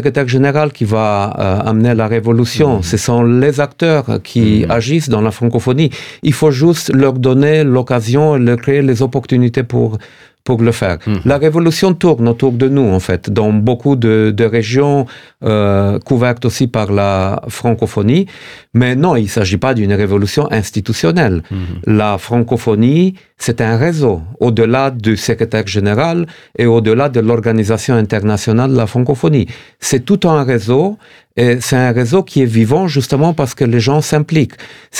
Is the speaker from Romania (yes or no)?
yes; Romania; et même du pays d'où je viens, de la Roumanie